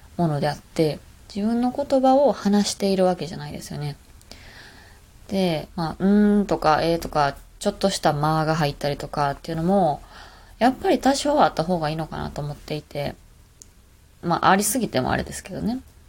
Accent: Kansai, Japan; accent: Kansai; 関西弁で喋ってる自分は、なんかまあ、それこそありのままの自分ですし、

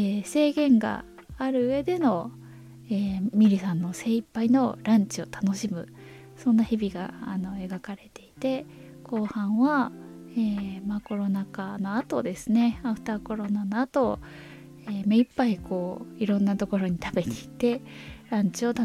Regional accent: Kyoto, Japan; 京都の私の実家に、パウンドケーキを作って送ってくれたことがあったんですね

